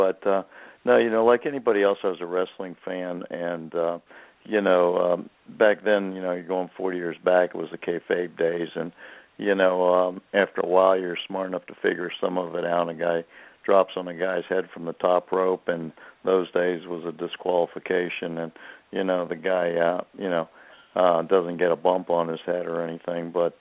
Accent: Miami Beach, Florida, United States; We worked Miami Beach, was my hometown.

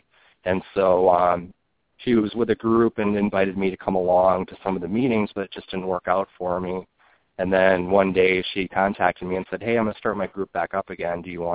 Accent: Wisconsin, United States; moved away as an adult; I'm telling you, I'm from Wisconsin originally, and I've been away from Wisconsin for so long, and when it gets down to 40, I am absolutely freezing.

